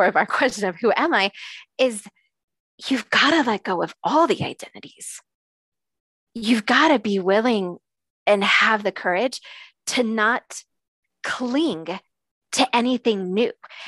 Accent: United States; I put on the pair of sunglasses as a mom and as a wife and as a white woman, you know, and as an American at some point.

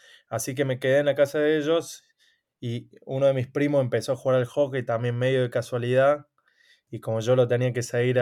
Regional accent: Unquillo, Córdoba, Argentina; Unquillo, es un pueblo de Córdoba. Yo soy del interior de Córdoba. Unquillo es quizás conocido por David Nalbandián, es también de ahí, el tenista.

